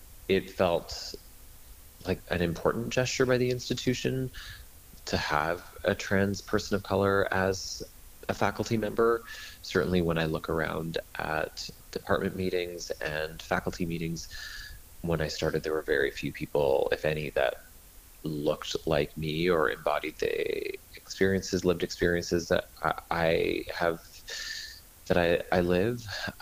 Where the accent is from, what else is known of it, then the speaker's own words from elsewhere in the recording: Edmonton, Alberta, Canada; now in Toronto, Canada; I grew up in Edmonton, my heart sort of belongs to smaller communities that are trying to figure out how to make sense of this world, because you know, certainly now living in Toronto